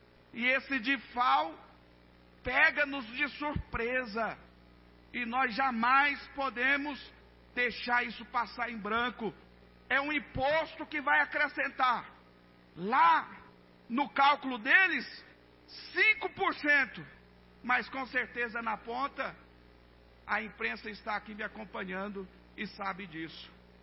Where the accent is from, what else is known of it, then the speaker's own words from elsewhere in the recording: Anápolis, Goiás, Brazil; Somos nós brasileiros. Somos nós goianos, anapolinos